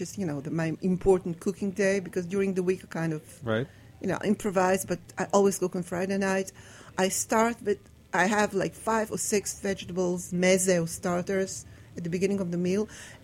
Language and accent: English; Riga, Latvia; English is a second language; I grew up in Ashkenazland. I grew up in Riga.